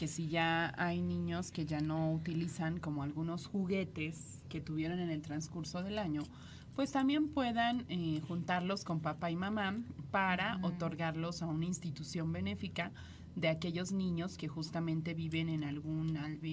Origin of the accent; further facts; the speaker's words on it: Mexico; eso es lo que nosotros como mexicanos festejamos, ¿no?